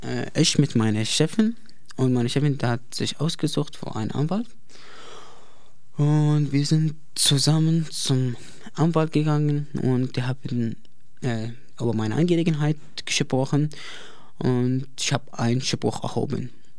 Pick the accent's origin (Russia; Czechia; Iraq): Iraq; German is a second language; moved away as an adult; now in Germany; ich bin 23 Jahre und ich komme aus dem Irak.